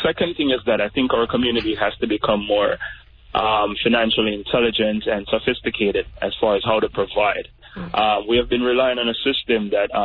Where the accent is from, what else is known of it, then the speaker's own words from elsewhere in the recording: Jamaica; now in South Florida, United States; Being Jamaican, you see the same thing happening in low-income communities.